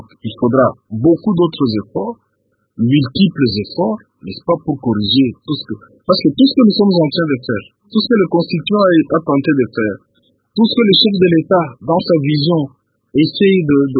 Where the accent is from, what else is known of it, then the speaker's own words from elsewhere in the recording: DR Congo; Je suis Congolais, mais je suis avocat en plus.